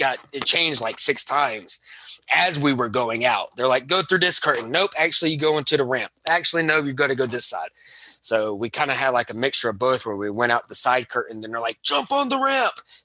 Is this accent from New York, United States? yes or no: no; Alabama, United States; Yeah, I am from Alabama and everything.